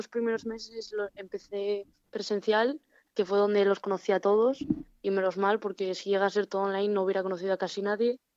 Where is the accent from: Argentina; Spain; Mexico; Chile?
Spain; La Felguera, Asturias; Sí, yo soy de la Felguera.